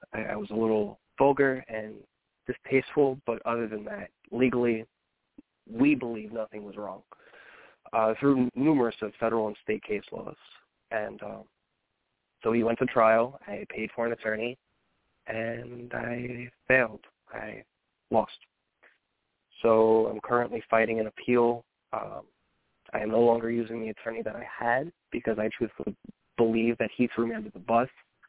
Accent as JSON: {"language": "English", "town": "Jersey City", "region": "New Jersey", "country": "United States", "said": "I'm originally from Hudson County, New Jersey, Jersey City. I moved to Hunterdon County, New Jersey, about 5 years ago"}